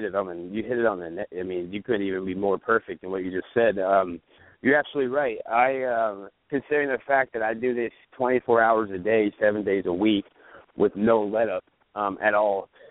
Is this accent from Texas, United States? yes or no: yes; Texas, United States; I'm from Texas, not born out. Yeah, I was never raised out here in this Hollywood life